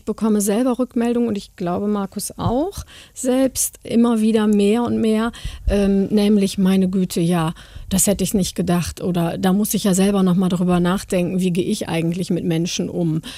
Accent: Cologne, North Rhine-Westphalia, Germany; ich komme aus Köln

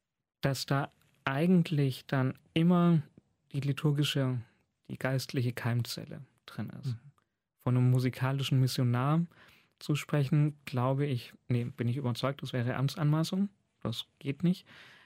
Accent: Rottweil, Baden-Württemberg, Germany; Ich stamme aus Rottweil, älteste Stadt in Baden-Württemberg.

